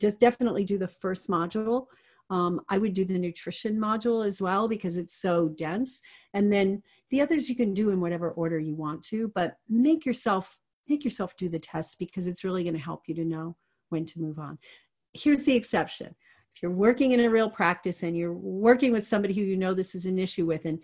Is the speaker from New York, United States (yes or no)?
yes; New York, United States; I'm Italian. I'm from New York, and I am the oldest of 9 children.